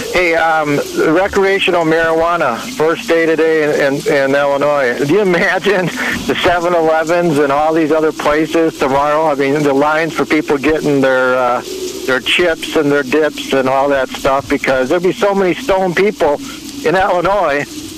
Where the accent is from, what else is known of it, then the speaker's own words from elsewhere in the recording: Poland; If that happens, I'm going to Poland, where my home country is.